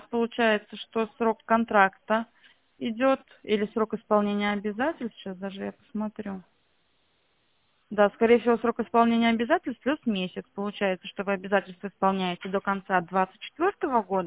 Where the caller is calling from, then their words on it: Pskov, Pskov Oblast, Russia; а звоню я из Пскова.